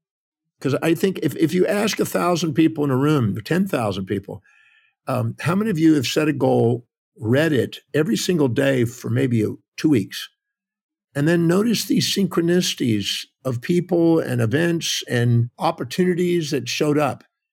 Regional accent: Houston, Texas, United States; born there; I was born in Houston, Texas, 1954. I'm 70 here in 2 months.

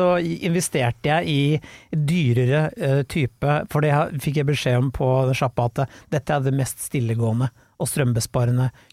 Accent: Blystadlia, Akershus, Norway; for jeg er fra Blystadalea.

